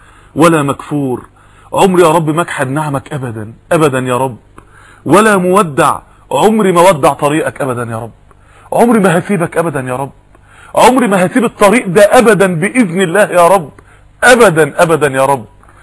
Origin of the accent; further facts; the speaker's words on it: Mansoura, Dakahlia, Egypt; في بعض الناس يعني عندنا في المنصورة قالوا لي